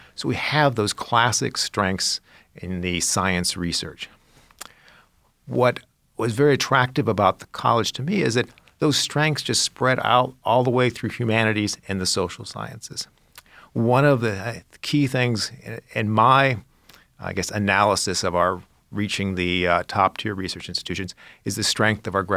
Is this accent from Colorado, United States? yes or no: no; Long Beach, California, United States; I grew up in Southern California and Long Beach, California, which is, well, as you might imagine, has a beach.